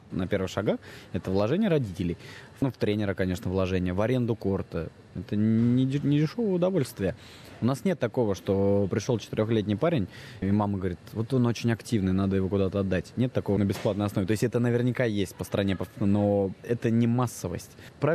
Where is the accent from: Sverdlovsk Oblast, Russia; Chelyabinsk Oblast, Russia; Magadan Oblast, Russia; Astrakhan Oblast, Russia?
Astrakhan Oblast, Russia; Astrakhan; now in Moscow, Russia; Я живу в Москве, я это вижу. Я приезжаю к себе на малую родину в Астрахань